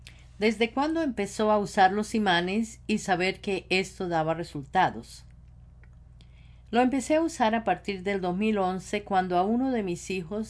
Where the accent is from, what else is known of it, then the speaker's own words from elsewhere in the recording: Peru; born there; also born or lived in Spain; Nací en Perú, pero también tengo la nacionalidad española donde viví por 20 años